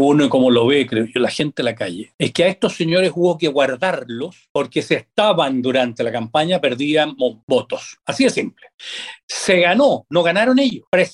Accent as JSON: {"language": "Spanish", "country": "Chile", "said": "Hice la pega como chileno"}